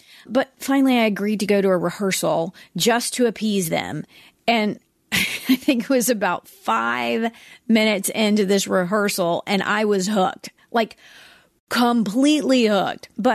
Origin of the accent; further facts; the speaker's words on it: Georgia, United States; And I was like, you guys, we're from Georgia. Y'all, we don't really speak the King's English.